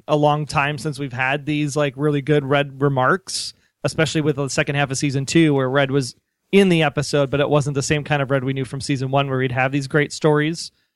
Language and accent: English; Milwaukee, Wisconsin, United States; they used my hometown of Milwaukee in this episode.